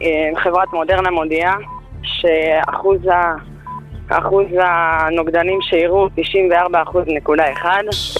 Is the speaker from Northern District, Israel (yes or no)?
no; Bat Yam, Tel Aviv District, Israel